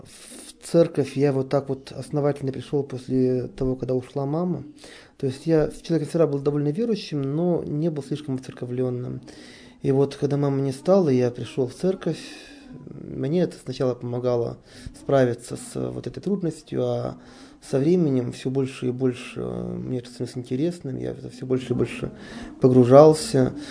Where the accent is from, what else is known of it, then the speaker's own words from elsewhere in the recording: Kamensk-Uralsky, Sverdlovsk Oblast, Russia; Стихотворение о моем родном городе Каменске-Уральске.